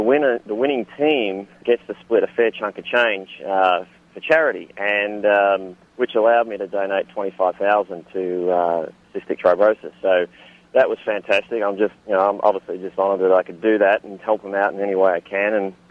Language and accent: English; Australia; for being an Australian, once the tour finishes here, you know, I go down to Australia and play a few events down there as well.